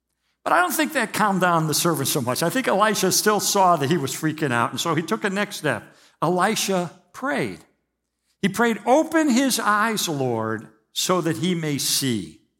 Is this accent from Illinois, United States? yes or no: yes; Chicago, Illinois, United States; now in Houston, United States; flew in from our home in Houston, Texas, where we live because our two oldest grandkids are there, and I'm from Chicago. What do I know about Texas? Nothing.